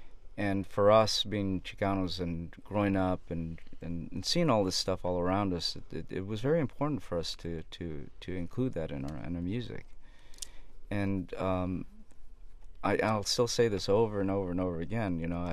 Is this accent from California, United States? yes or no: yes; Los Angeles, California, United States; our own experiences growing up in East Los Angeles